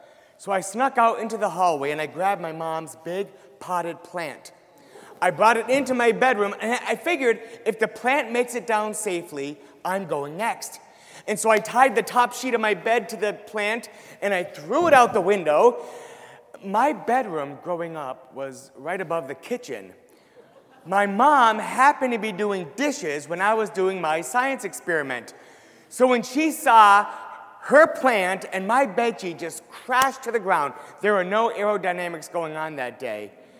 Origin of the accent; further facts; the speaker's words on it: Connecticut, United States; I grew up in Connecticut, and it's not as cold as Minnesota and North Dakota, but it's cold enough for roads to freeze.